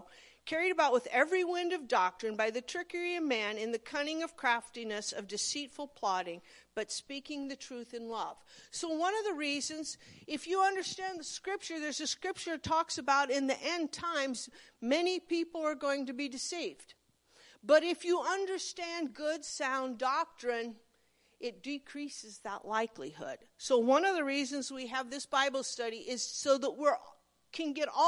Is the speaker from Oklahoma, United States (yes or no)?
no; Monroe, Nebraska, United States; So I'm from Monroe, down the road there. A rough little area between Platt Center and Monroe and Duncan.